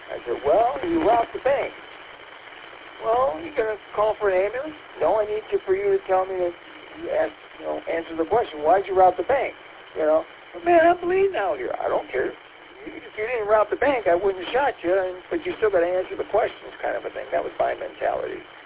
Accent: St. Clair Shores, Michigan, United States; Yeah, I grew up in St. Clair Shores, and I've known a lot of law enforcement personnel that have come and gone.

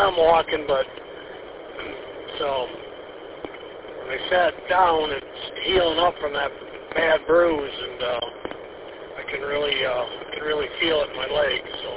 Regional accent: West Branch, United States; We're from West Branch, so it's been hot and humid down there too.

